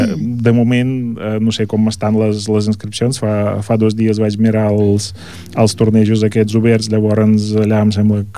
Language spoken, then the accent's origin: Catalan; Ukraine; Catalan is a second language; moved away as an adult; now in Spain; vaig néixer a Ucraïna, vaig viure allà 30 anys, vaig fer la carrera de matemàtiques allà a la universitat